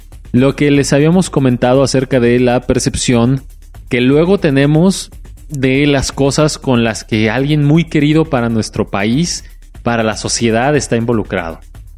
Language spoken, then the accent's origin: Spanish; Guadalajara, Jalisco, Mexico; siendo mexicanos y más específicamente tapatíos